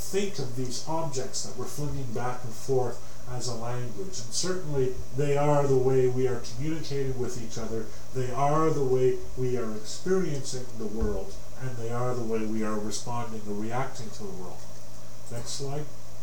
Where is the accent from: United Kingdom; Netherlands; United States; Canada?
Canada; The longer answer is, I'm a Canadian